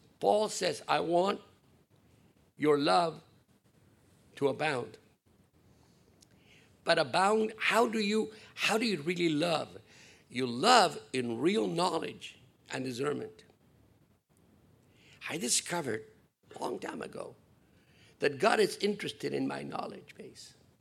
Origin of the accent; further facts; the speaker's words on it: Argentina; I come from Argentina, where, not the Bible.